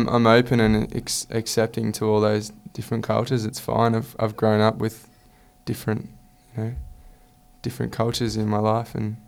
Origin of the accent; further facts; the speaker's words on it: Australia; I think being Australian, where I'm from